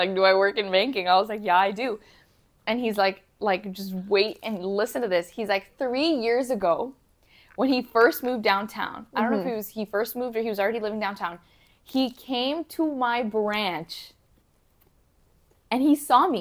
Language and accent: English; Toronto, Ontario, Canada; We're both from Toronto.